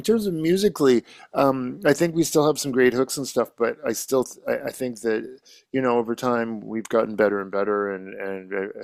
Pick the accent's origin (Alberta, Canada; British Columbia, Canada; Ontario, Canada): British Columbia, Canada; Salmon Arm; actually I'm originally from Salmon Arms, so going to have some family down there.